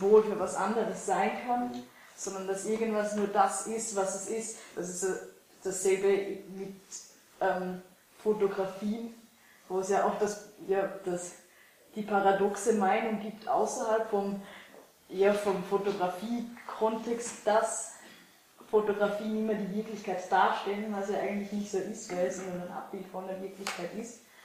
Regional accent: Austria; ich komme auch aus Österreich, bin am Land aufgewachsen

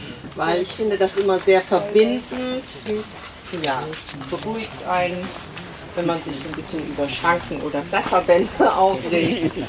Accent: Aachen, North Rhine-Westphalia, Germany; ich komme aus Aachen

